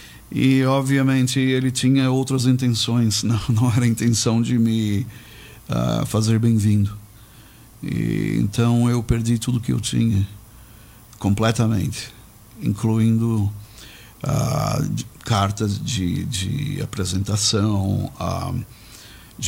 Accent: Brazil; now in United States; Crescendo no Brasil, obviamente, as oportunidades na época não eram, as portas não estavam abertas para esse sonho que eu tinha. Mas eu fui para a América, como se diz, com uma mão na frente e uma atrás.

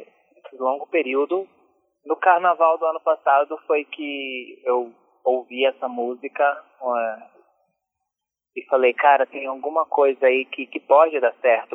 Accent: São Paulo, Brazil; also born or lived in Rio de Janeiro; Eu, principalmente porque vim do interior de São Paulo, uhum, e me consagrei no Rio de Janeiro. Hoje eu moro em São Paulo

